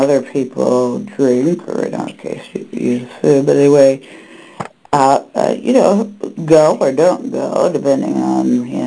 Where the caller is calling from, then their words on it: Seattle, Washington, United States; from Seattle.